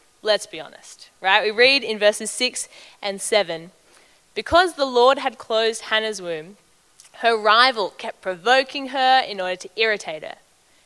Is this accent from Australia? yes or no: yes; Australia; Now we're Australian and we like nicknames.